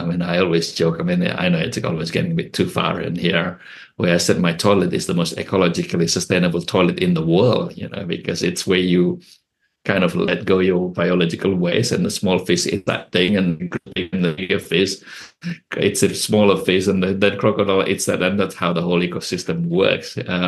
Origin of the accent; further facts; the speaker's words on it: Kalimantan, Indonesia; now in Sydney, Australia; it was actually quite beautiful growing up in Kalimantan because my house was